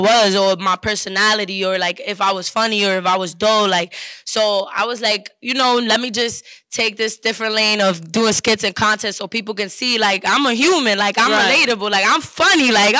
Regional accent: Bronx, New York, United States; It definitely wasn't easy growing up in the Bronx, but I wouldn't be who I am if I didn't come up and from the Bronx, you know.

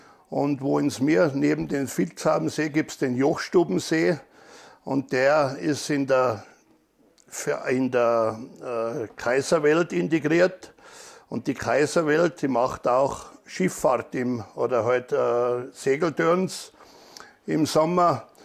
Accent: Brixen im Thale, Tyrol, Austria; Ich komme aus Brixen im Tale. Ich bin der 4. Sohn von einer Bauernfamilie

